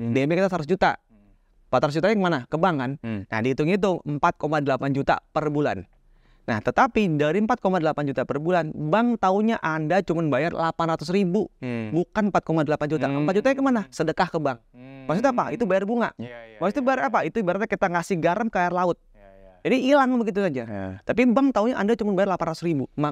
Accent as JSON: {"language": "Indonesian", "region": "Jakarta", "country": "Indonesia", "tie": "born there", "said": "saya posisinya tinggal di sana, dulunya memang tinggal, saya lahir di Jakarta loh Bapak Ibu semuanya gitu ya."}